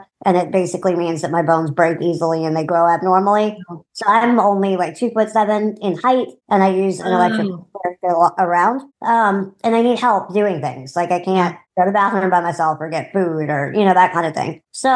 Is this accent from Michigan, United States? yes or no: no; New Orleans, Louisiana, United States; I am from New Orleans, Louisiana, and I am an artist and graphic designer.